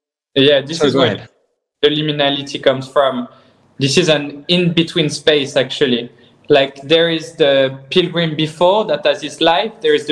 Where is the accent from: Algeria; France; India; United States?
France; I'm from France, and we passed from Switzerland, which is as well, which speaks French